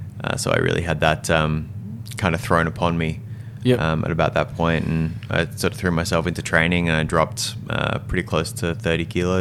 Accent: Brisbane, Queensland, Australia; So I was born and bred in Brizzy. Went to school at Churchy, just down the road.

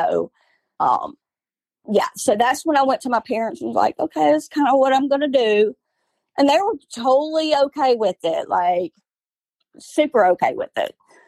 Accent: Mobile, Alabama, United States; now in Saraland, United States; I'm from Mobile. I live in Sarah Land now, Alabama.

